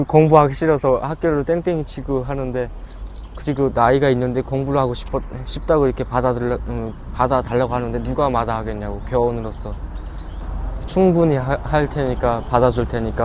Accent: North Korea; now in South Korea; 교장 선생님 뵙고 솔직하게 말씀드리고 북한에서 왔다.

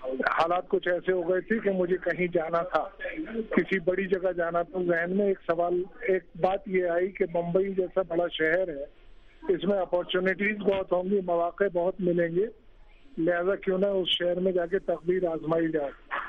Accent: Aligarh, Uttar Pradesh, India; moved away as an adult; دراصل بچپن میں پیدا ہی علی گڑھ میں ہوا تھا, علی گڑھ یونیورسٹی کیمپس میں پیدا ہوا

